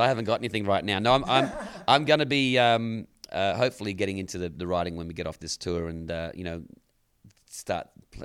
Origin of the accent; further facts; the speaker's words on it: Perth, Western Australia, Australia; when I get back home, because I'm from Perth myself.